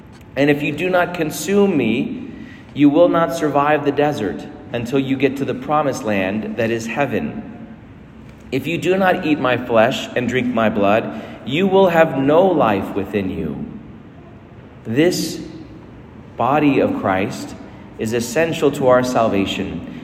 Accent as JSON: {"language": "English", "country": "United States", "said": "I'm American. I have a right to everything."}